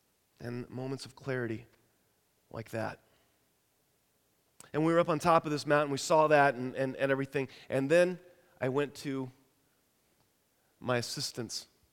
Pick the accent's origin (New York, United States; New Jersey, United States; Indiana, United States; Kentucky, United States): Kentucky, United States; they had gotten me KFC because they knew that I was from Kentucky.